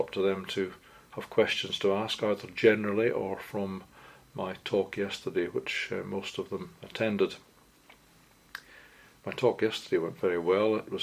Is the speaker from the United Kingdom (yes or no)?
yes; Scotland, United Kingdom; but I'm not English, I'm Scottish. I have a slightly different accent from some people, and some of the words I say might sound different.